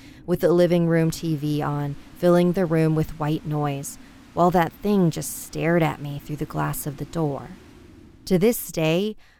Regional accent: United States; My mom was active duty military, so I constantly moved around, but I grew up in the United States.

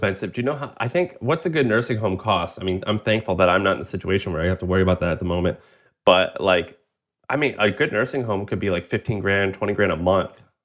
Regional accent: Missouri, United States; so I'm from Missouri and I've hung out a lot in Tennessee and Alabama and all these small towns.

